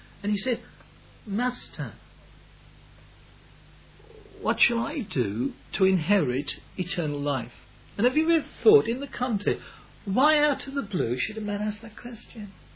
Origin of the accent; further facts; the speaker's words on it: West Midlands, United Kingdom; accent: Black Country; first language Black Country dialect; You know, my second language was English, first was Black Country, so I don't always understand grammatical terms correctly.